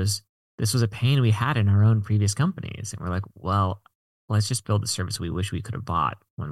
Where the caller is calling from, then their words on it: San Francisco, California, United States; Well, I'm calling in from San Francisco